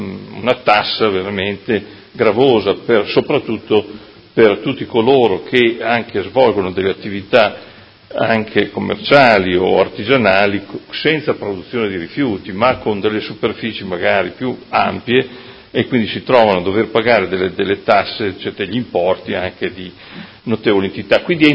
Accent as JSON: {"language": "Italian", "town": "Modena", "region": "Emilia-Romagna", "country": "Italy", "tie": "born or raised there", "said": "visto che io sono nato a Modena e ho vissuto a Modena da sempre"}